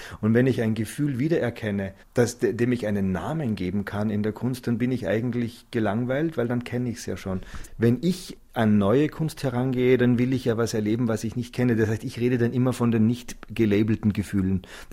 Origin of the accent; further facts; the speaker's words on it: Zell am See, Salzburg, Austria; Ich bin in den Alpen aufgewachsen, in so einem Touristenort, Zell am See heißt das.